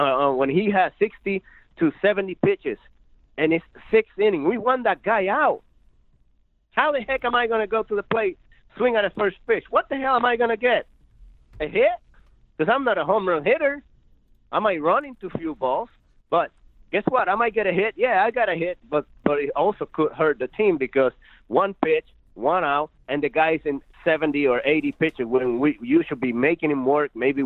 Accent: Puerto Rico; I say Puerto Rico because that's where I'm from.

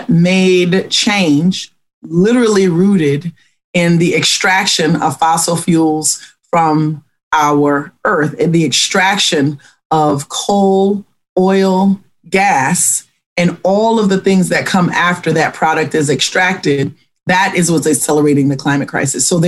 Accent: Louisiana, United States; So it's just a real honor to do this work because I'm from this place. I'm from South Louisiana. And so are 15 generations before me. So, you know, we are of this land, and therefore it's ours to fight for.

